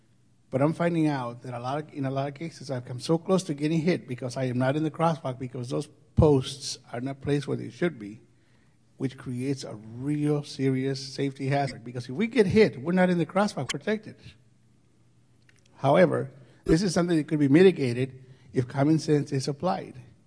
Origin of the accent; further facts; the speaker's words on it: Los Angeles, California, United States; I'm from Los Angeles.